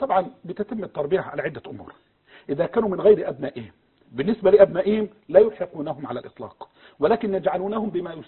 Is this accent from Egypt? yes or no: yes; Upper Egypt, Egypt; شفت كان عندنا في الصعيد زمان